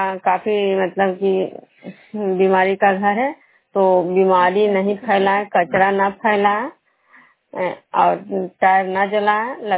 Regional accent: Bihar, India; मैं बिष्णुपुर ग्राम खुजरा पंचायत नालंदा जिला नवनसा प्रखंड के निवासी हूँ।

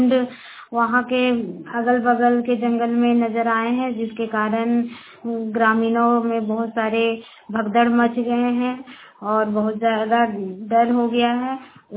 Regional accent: Hazaribagh, Jharkhand, India; हजारीबाग में हजारीबाग की रहने वाली हूँ, बड़का गांव प्रखंड की हूँ।

